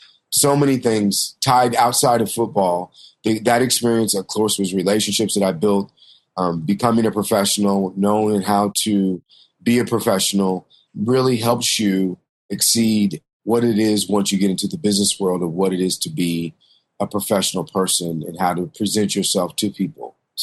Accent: Kansas, United States; I'm a Midwest kid. I'm from Kansas.

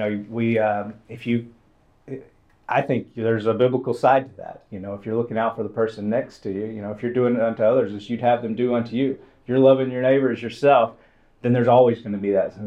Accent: Rome, Georgia, United States; also born or lived in Kennesaw; I grew up in Northwest Georgia. I kind of have two hometowns, Rome, Georgia.

